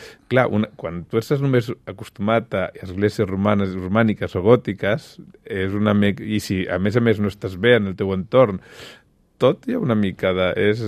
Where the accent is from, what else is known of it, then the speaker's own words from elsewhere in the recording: Barcelona, Catalonia, Spain; Jo soc originalment de Sarrià, però jo no em sentia bé a Sarrià